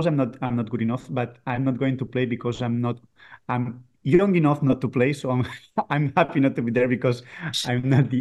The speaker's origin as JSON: {"language": "English", "town": "Barcelona", "region": "Catalonia", "country": "Spain", "said": "Well, I'm from Barcelona, and I used to live in Barcelona, but of course, because of the summit, I'm traveling always to Malaga, and that's not a bad plan. But I lived always in Barcelona."}